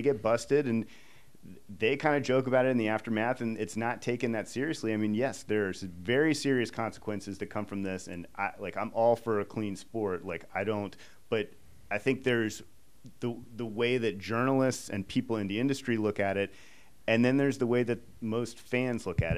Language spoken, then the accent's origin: English; Pittsburgh, Pennsylvania, United States; born there; I was born in Pittsburgh, I'm a Steeler fan.